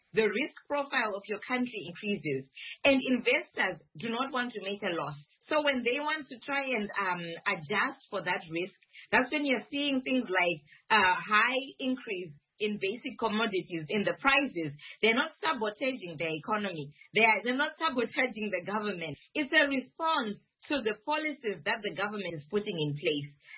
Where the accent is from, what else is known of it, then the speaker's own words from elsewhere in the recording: Harare, Zimbabwe; also born or lived in Gweru / Shurugwi / Kwekwe; I'm a mother of three. I grew up in Harare. I also lived in Gweru, in Shirugwe, in Kwekwe.